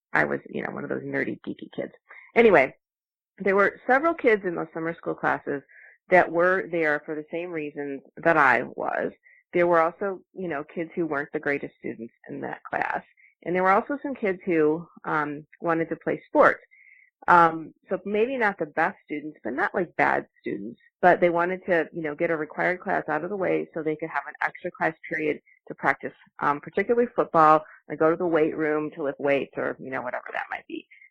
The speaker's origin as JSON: {"language": "English", "town": "Michigan City", "region": "Indiana", "country": "United States", "tie": "born or raised there", "said": "I grew up in Michigan City, Indiana, close to you."}